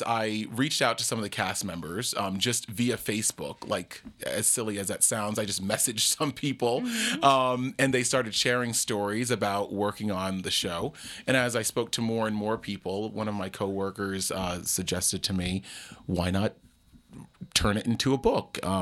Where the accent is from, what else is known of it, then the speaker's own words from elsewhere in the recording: Hackensack, New Jersey, United States; I grew up in Hackensack, New Jersey. So, you know, nearby.